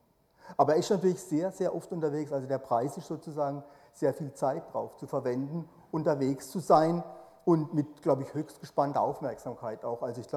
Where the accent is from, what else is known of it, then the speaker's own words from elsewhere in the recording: Offenburg, Baden-Württemberg, Germany; Also ich komme aus Offenburg, wir kriegen jetzt ein Einkaufscenter, ist fast schon durch.